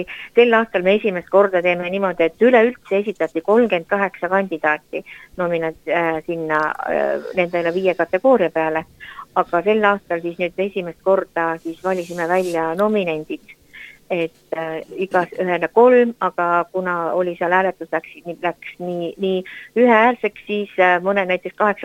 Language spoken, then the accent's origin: Estonian; Saare County, Estonia; ma olen küll siit Saaremaalt